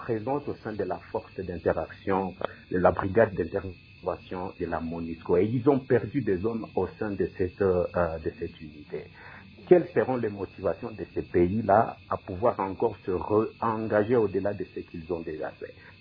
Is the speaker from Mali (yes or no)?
no; DR Congo; À cela, où est-ce que nous sommes en train de nous positionner en tant que Congolais?